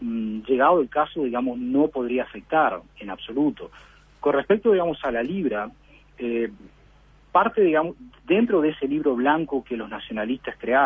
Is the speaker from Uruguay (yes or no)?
yes; Uruguay; now in United Kingdom; yo como uruguayo me sentí uno más, y de hecho me hicieron sentir uno más. Por supuesto que estaba totalmente habilitado para votar, por ser ciudadano británico también